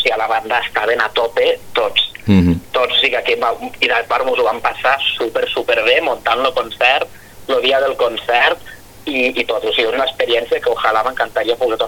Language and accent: Catalan; Rossell, Valencian Community, Spain; jo sempre tenia al cap poder cantar en la banda del meu poble, en la banda que jo toco, o sigui, la banda d'aquí de Rossell